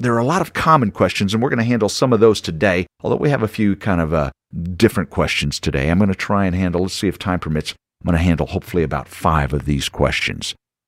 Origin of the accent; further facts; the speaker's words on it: Waco, Texas, United States; here in my hometown city of Waco, Texas